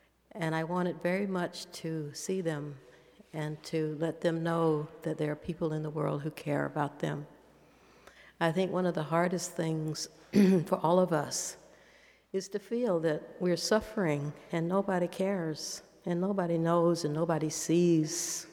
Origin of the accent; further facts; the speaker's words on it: the South, United States; It was so hot. I don't like so much heat. I'm from the South, and I had enough of it.